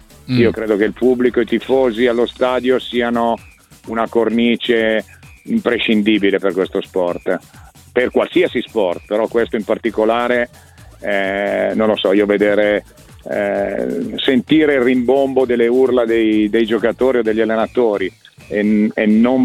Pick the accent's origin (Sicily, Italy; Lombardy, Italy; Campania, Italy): Sicily, Italy; Sono siciliano.